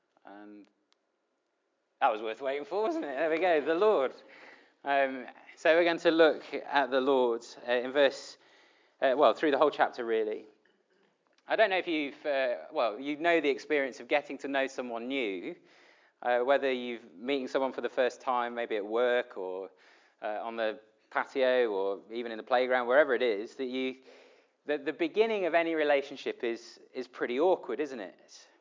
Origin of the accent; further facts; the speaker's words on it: United Kingdom; as you do as a Brit, you see a crowd